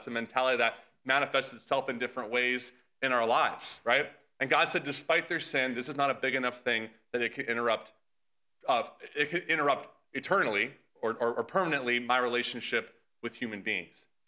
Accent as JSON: {"language": "English", "town": "Tampa", "region": "Florida", "country": "United States", "tie": "born or raised there", "said": "When I grew up in Tampa, Florida. That's where I grew up."}